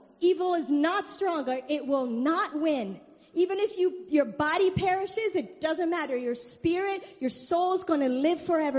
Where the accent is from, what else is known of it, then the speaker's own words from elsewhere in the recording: Haiti; Growing up in Haiti, the society is terrible.